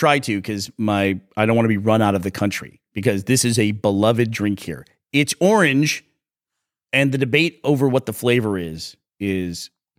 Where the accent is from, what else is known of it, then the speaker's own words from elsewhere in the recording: Scotland, United Kingdom; when I'm away from Scotland now and I can get like a diet Iron Brew somewhere, like in the international section of the grocery store.